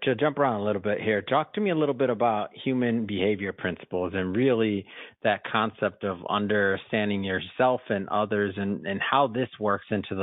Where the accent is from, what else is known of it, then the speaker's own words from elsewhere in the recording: Detroit, Michigan, United States; I mean, I grew up in Detroit in the 80s.